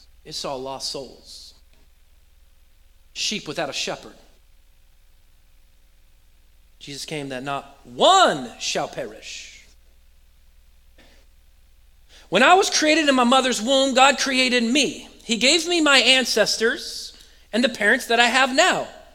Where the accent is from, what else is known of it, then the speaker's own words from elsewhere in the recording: West Coast, United States; born there; I was born on the West Coast, and I was born in 1982